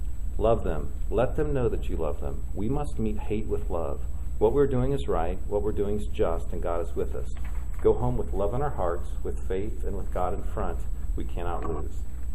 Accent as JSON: {"language": "English", "town": "Lafayette", "region": "Indiana", "country": "United States", "tie": "born or raised there", "said": "I grew up near Lafayette, Indiana. So as a sports fan, I was taught Purdue was the best college in the land."}